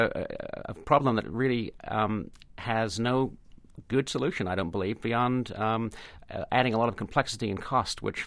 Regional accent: United Kingdom; I am British

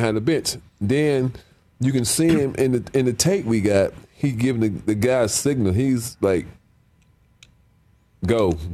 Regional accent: Cleveland, Ohio, United States; They from Cleveland. I'm from Cleveland.

